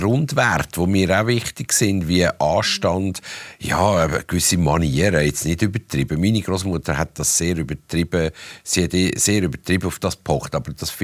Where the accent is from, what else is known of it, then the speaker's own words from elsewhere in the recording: Romandy, Switzerland; ich bin im Welschland aufgewachsen.